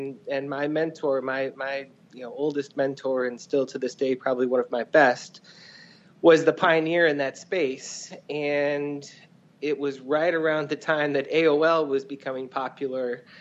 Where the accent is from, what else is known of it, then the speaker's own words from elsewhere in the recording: St. Louis, Missouri, United States; in my hometown of St. Louis, Missouri, which is right in the middle of the United States, a little bit south of Chicago.